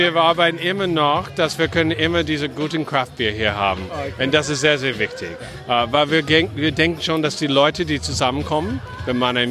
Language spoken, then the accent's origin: German; Pennsylvania, United States; German is a second language; now in Berlin, Germany; Ich komme auch aus Pennsylvania.